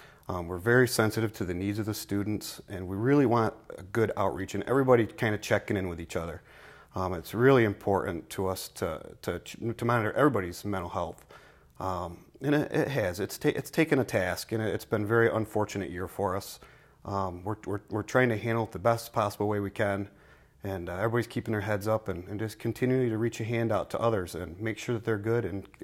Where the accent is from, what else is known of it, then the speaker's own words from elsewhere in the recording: Dryden, New York, United States; I'm from Dryden. I'm married and have two children, 11 and 15.